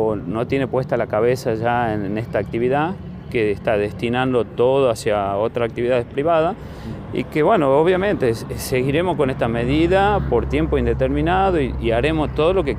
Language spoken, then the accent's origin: Spanish; Tucumán, Argentina; somos tucumanos